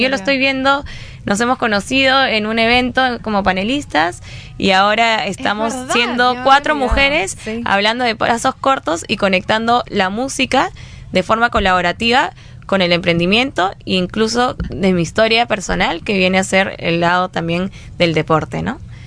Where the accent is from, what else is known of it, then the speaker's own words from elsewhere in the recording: Peru; nosotros como peruanos confiamos en el peruano que está en nuestro costado.